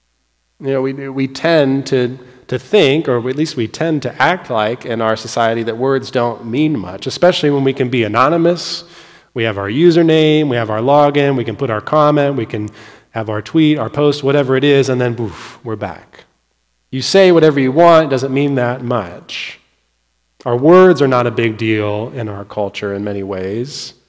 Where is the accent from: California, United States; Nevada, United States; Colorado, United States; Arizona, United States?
California, United States; I grew up in California, lived there for many years, forest fires are always a problem.